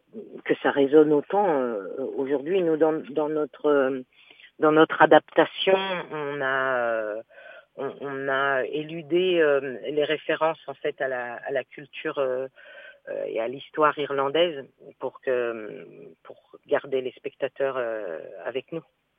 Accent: Angers, Pays de la Loire, France; moi je suis d'Angers à la base

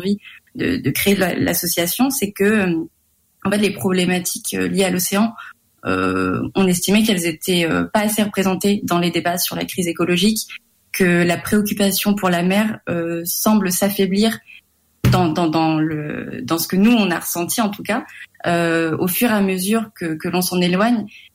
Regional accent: Brest, Brittany, France; géographiquement, donc je viens de Brest, j'ai un peu cet ADN maritime et cette sensibilité depuis toute petite

